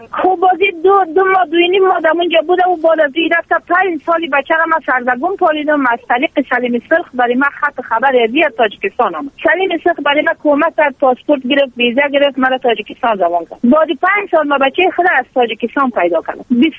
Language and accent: Persian; Afghanistan; من از افغانستان آمدیم